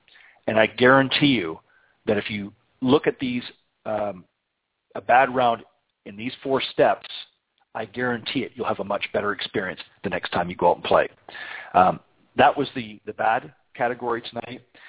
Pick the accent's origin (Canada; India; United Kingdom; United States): Canada; as many of you know from listening to the program before, I'm originally from Canada.